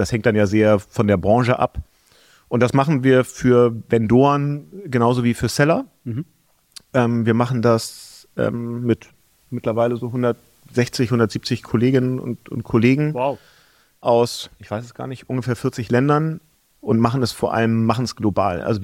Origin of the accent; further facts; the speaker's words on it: Hamburg, Germany; ich bin Hamburger, bin 43